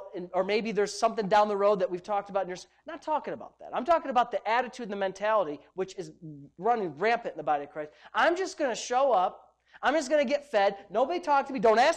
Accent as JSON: {"language": "English", "town": "Jamestown", "country": "United States", "tie": "born or raised there", "said": "the house I grew up in Jamestown didn't have a big driveway."}